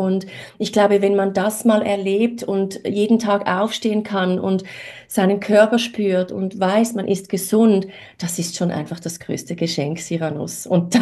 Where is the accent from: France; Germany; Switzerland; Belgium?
Switzerland; Graubünden; Und am Wochenende bin ich viel im Bündnerland. Das ist so meine alte Heimat.